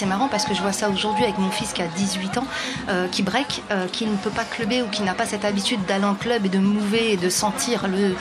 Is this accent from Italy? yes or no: no; Paris, Île-de-France, France; Donc, je suis de Paris à la base.